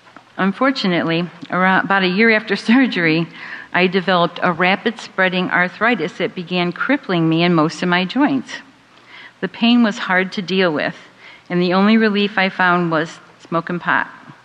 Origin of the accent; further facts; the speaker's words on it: Rochester, New York, United States; I moved my children back to my hometown of Rochester, New York, in January 1988.